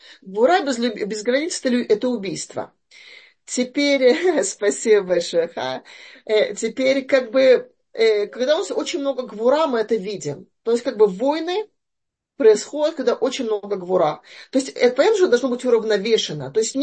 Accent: Russia; я росла в России, да, вообще в Советском Союзе

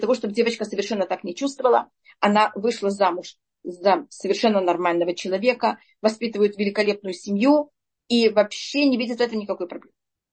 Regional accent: Russia; born there; я родилась в России, в Советском Союзе

